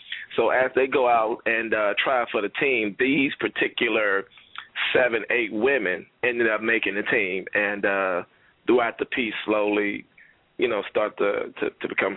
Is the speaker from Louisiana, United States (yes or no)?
yes; Alexandria, Louisiana, United States; Everybody tell me I have an accent. I'm from Louisiana originally, Alexandria, Louisiana.